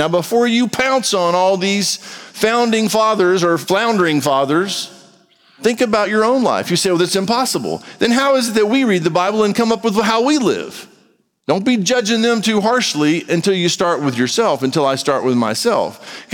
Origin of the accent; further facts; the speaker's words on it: United States; yes, I'm an American. I am very proud to be an American.